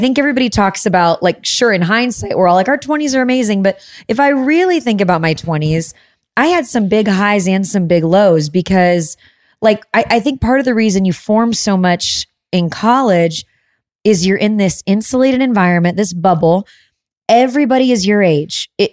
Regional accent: Chicago, Illinois, United States; I'm so proud to be from the Midwest. I grew up in Chicago, but my mom's whole family is from Missouri, from the Boot Hill of Missouri.

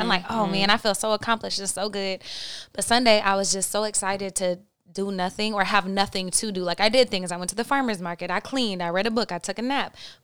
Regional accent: Oklahoma, United States; So I'm from Oklahoma.

